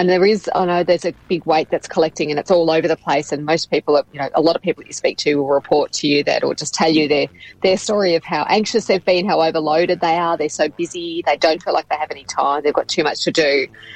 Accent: Geelong, Victoria, Australia; I grew up in Victoria, I grew up in Geelong

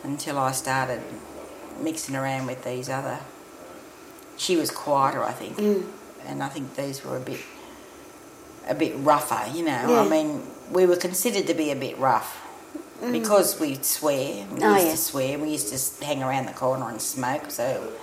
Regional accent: Helensburgh, New South Wales, Australia; We grew up in Helensburg where there were only whites, and I was a little bit funny about it. I knew that I had Aboriginal, I was an Aboriginal then

